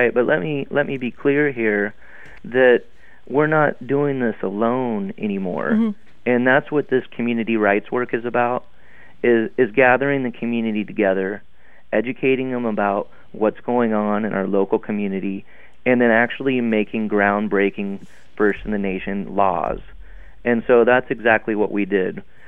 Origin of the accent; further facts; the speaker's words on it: Oregon, United States; And, you know, growing up in Oregon, I've always been around clear cuts.